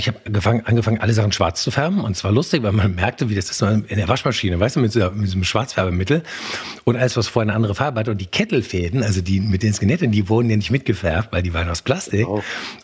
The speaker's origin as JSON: {"language": "German", "town": "Koblenz", "region": "Rhineland-Palatinate", "country": "Germany", "said": "ich komme ja aus einer Kleinstadt, ne? Ich komme ja aus Koblenz am Rhein, ja, wir haben 100.000 Euro Kleinstadt."}